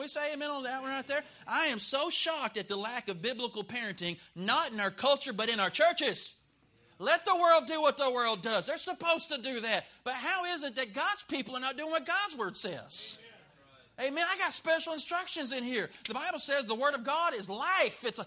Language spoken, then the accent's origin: English; the South, United States; I grew up in the South, and my parents taught me very clearly from the very young age